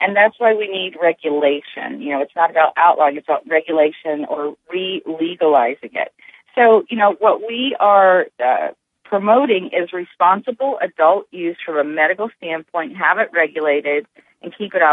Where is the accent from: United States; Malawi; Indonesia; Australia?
United States; Ohio; And Ohio is my home state. I was born and raised here.